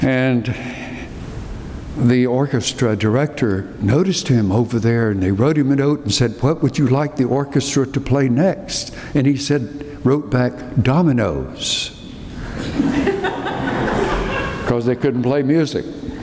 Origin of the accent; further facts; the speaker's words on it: the South, United States; also born or lived in New York City; Now, growing up in the South, I have a problem with that because we don't attack anything directly.